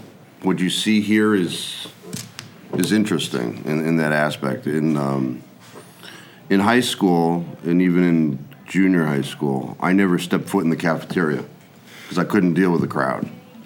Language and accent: English; Wallingford, United States; also born or lived in Queens, New York; Well, I was born in Queens, New York, and my family was from here. My father was in law school. And we moved here when I was about 3 years old. So basically, I grew up in Wallingford.